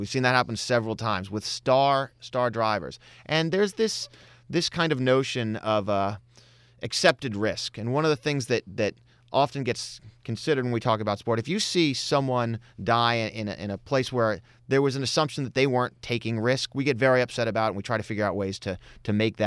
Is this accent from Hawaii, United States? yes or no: no; Houston, Texas, United States; I grew up in Houston. It's a popular sport down south.